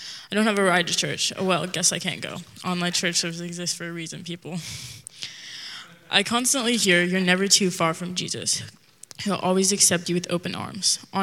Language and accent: English; Everett, Washington, United States; I'm from Everett, but right now I'm visiting family down here. And I'm 14 years old